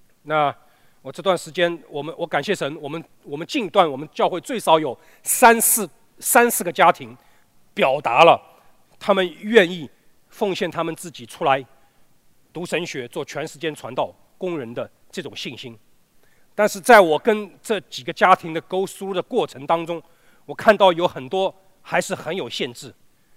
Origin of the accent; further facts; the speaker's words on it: China; 所以我们说，我们中国人，我们中华民族现在说是我们一个是个信仰缺失的时代